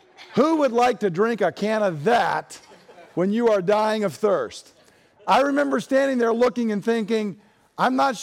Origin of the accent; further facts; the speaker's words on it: Deep South, United States; I mean, I grew up in the Deep South, folks